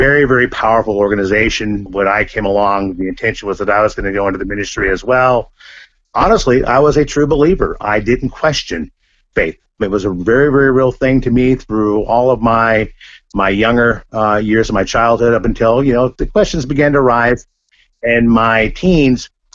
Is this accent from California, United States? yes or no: yes; Los Angeles, California, United States; I'm originally from Los Angeles, grew up in California, and was a third-generation Angelino